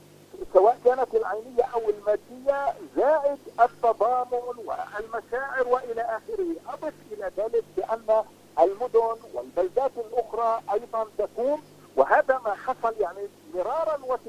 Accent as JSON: {"language": "Arabic", "country": "Palestine", "said": "وهناك قيم فلسطينية إنسانية حضارية نحن نعتز بها كفلسطينيين"}